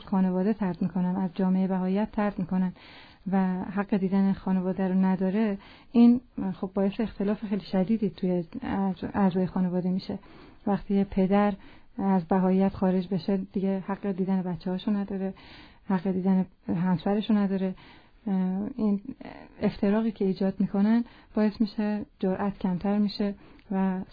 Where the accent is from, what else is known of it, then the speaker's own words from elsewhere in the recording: Hamadan, Iran; خب من تو شهر خودمون همدان که هستم